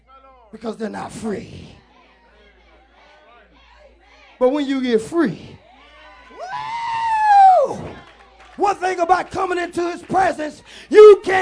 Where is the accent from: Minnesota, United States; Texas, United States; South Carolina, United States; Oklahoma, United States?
South Carolina, United States; See, I'm from South Carolina. So I can easily come in here and represent South Carolina.